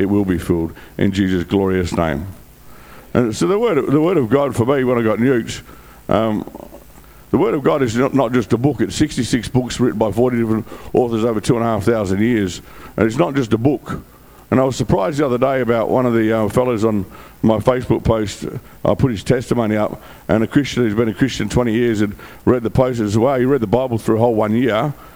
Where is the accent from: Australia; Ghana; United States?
Australia; Western Australia; I grew up 7 years in Longmore, 2 years in Riverbank, and I've also done time in all the prisons in West Australia